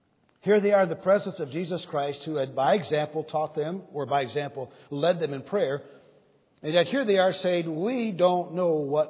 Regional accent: Brazil; I was born and raised in Brazil, South America. Mom and Dad thought that naturally we would stay there or go back there to be full-time missionaries. And so thus, all of our memory work was in Portuguese.

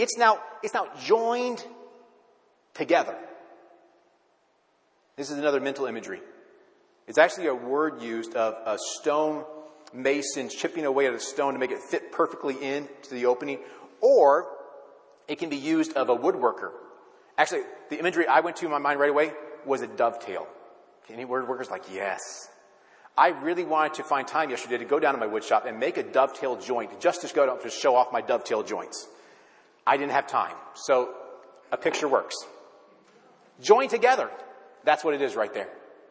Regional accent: Wisconsin, United States; I'm like, I'm from Wisconsin. That's like right next to each other.

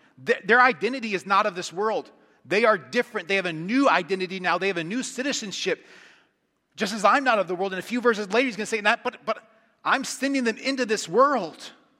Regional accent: Pennsylvania, United States; I grew up in Amish community, Pennsylvania, with Mennonites, and then me as a very fundamental Baptist.

